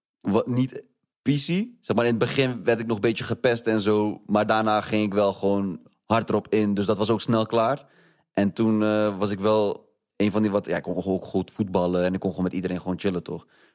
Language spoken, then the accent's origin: Dutch; Netherlands; accent: Dutch; now in Belgium; Ja, ik kende geen ene Belg die kan rappen, überhaupt. Jee toch? En ik had nog een Nederlands accent.